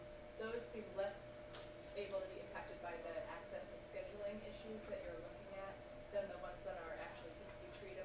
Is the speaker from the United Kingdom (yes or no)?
no; Michigan, United States; I'm also from Michigan, and I'm just being introduced to the concept of medical home.